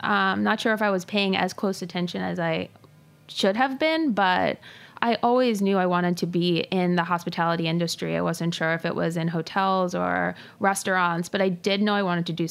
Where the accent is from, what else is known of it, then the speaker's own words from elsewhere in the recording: New York, United States; I grew up right outside of Manhattan, and although in hindsight, I didn't really know the food world of Manhattan.